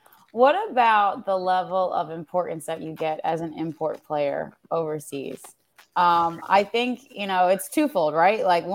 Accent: United States; So I also feel like as an American, too

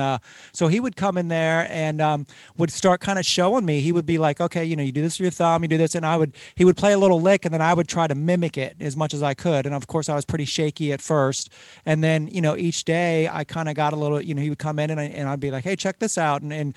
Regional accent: Cincinnati, Ohio, United States; Well, a big part of it is growing up in Cincinnati.

